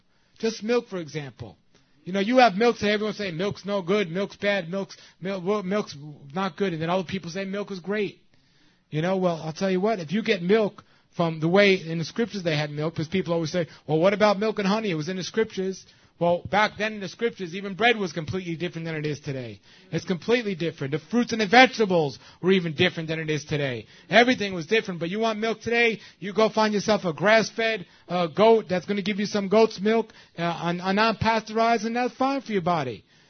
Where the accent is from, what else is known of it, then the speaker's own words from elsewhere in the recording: New York City, New York, United States; I'm from New York City, and wherever I go around the world, I'm out of the city.